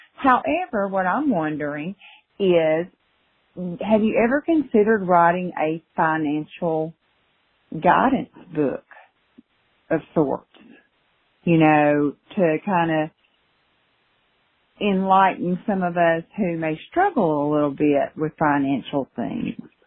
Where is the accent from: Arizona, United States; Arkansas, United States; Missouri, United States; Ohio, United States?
Arkansas, United States; I am from Arkansas.